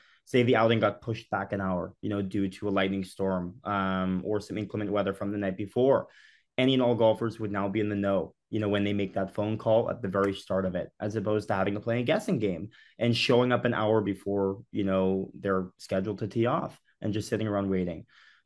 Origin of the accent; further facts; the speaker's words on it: Connecticut, United States; I was raised in Connecticut, but have a lot of family, from the Highland Park area in Illinois.